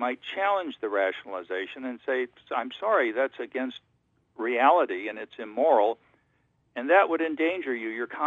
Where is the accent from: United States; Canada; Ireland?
Ireland; Now that hurt. I'm Irish, and you got me on that one.